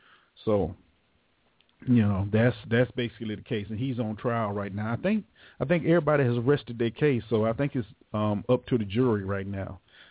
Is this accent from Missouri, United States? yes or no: no; Jacksonville, Florida, United States; You know, I'm from Jacksonville